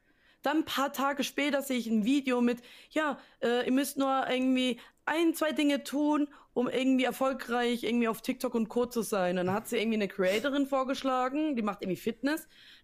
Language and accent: German; Baden-Württemberg, Germany; accent: Baden; in meinem Dialekt zu machen. Ist übrigens badisch, nicht schwäbisch.